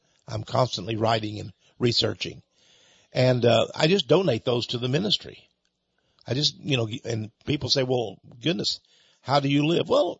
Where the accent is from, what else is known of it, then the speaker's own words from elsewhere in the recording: United States; And I'm an American first guy. I don't put down any nation, but I say that my nation is best.